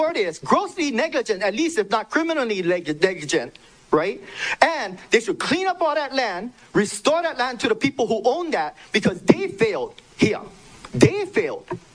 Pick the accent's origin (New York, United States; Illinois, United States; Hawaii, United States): Hawaii, United States; I'm Hawaiian. I grow kalo.